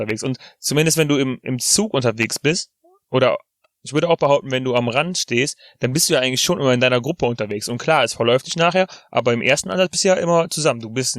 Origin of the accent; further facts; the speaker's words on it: Rhineland, Germany; ich komme halt aus dem Rheinland, da fliegt man nach Malle.